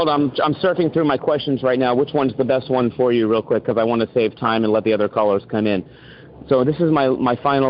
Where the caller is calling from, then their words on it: California, United States; I'm calling from Northern California, everybody.